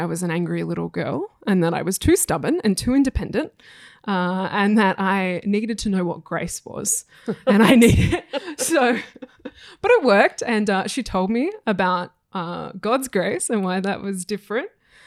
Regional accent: Westmead, New South Wales, Australia; I was born in Westmead, went to school there, got my first job in Western Sydney, started working and doing all my community work in Western Sydney.

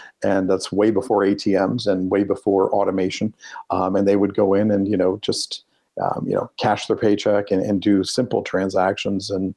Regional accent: New Jersey, United States; also born or lived in Pennsylvania; But in my family, growing up in New Jersey and Northeast Pennsylvania, my dad's family is from

